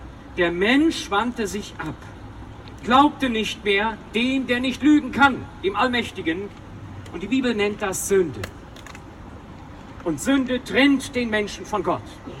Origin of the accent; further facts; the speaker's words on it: Overath, North Rhine-Westphalia, Germany; oft werde ich gefragt, woher kommst du? Und ich sage, aus Overath.